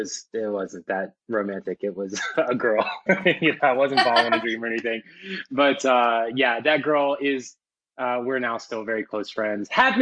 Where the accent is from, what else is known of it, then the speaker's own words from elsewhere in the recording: Virginia Beach, Virginia, United States; now in Nashville, United States; I'm from Virginia Beach originally. So, like, I'm definitely, like, the coastal culture is kind of, like, you know, salt water kind of runs through my veins and all that.